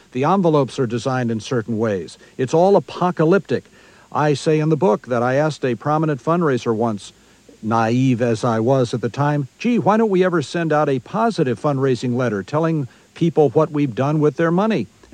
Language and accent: English; Washington, District of Columbia, United States; I was born in Washington, D.C. I've grown up here. I went to school here. I've lived here most of my life.